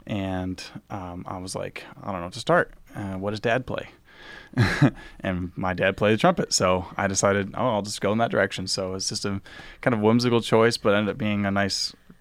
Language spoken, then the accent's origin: English; Rockford, Michigan, United States; Oh yeah, yeah. I grew up in Rockford, Michigan.